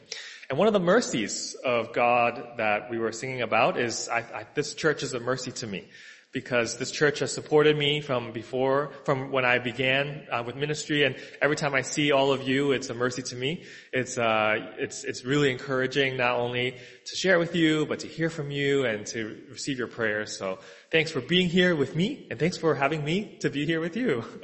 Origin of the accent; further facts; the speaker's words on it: Seattle, Washington, United States; also born or lived in Chicago; now in New York City, United States; I was born in Chicago. I grew up in Seattle, and I went to school in upstate New York, and then I've lived in New York City for the last 10 years.